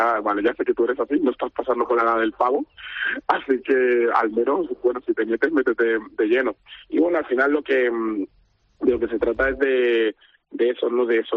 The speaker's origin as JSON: {"language": "Spanish", "country": "Senegal", "moved": "yes", "lives_now": "Spain", "said": "hablo de cómo llegué yo a España, porque yo soy de Senegal."}